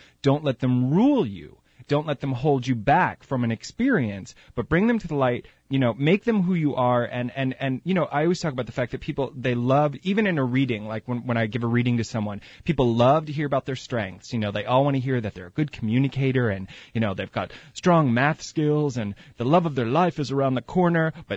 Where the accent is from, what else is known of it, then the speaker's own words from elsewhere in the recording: New York, United States; now in Los Angeles, United States; And why do I say scorcher like a New Yorker? Because I grew up on Long Island, and I'm headed back there on Saturday.